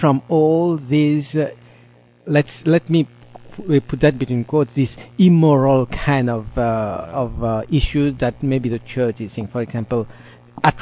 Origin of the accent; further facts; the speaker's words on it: Mauritius; accent: French; I come from Mauritius. That's why my French accent.